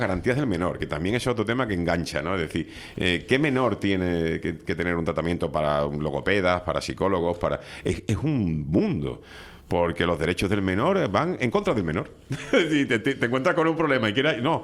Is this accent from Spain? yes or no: yes; Canary Islands, Spain; los canarios somos los canarios.